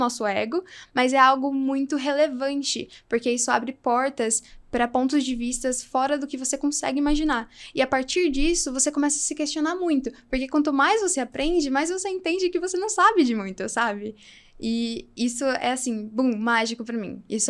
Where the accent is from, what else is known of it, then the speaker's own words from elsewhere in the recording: Brazil; Sim, eu sou do Brasil.